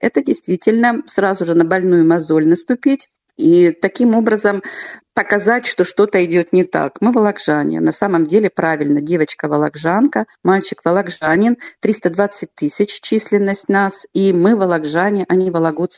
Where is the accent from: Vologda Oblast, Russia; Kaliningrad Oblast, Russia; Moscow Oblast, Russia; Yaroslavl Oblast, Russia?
Vologda Oblast, Russia; Vologda; Я действительно вологжанка, влюбленная в свой город